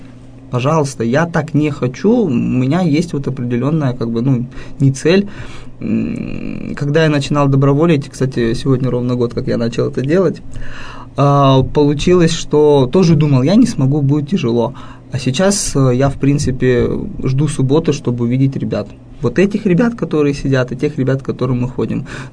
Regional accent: Kazakhstan; в том числе у меня очень много друзей мусульман, родом я из Казахстана, да.

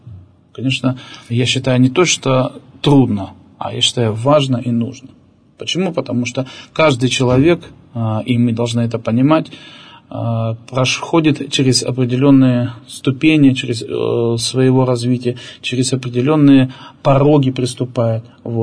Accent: Chelyabinsk, Chelyabinsk Oblast, Russia; born there; now in Yekaterinburg, Russia; Вот я, допустим, родился в Челябинске. И как бы, и сколько бы я же не жил здесь в Екатеринбурге, хотя я являюсь уже жителем Екатеринбурга уже больше 20 лет

